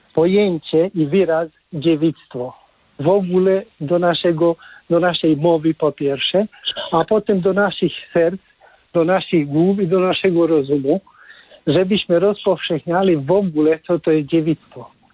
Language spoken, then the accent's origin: Polish; Hungary; Polish is a second language; now in Switzerland; jestem Węgrem i mówię ze Szwajcarii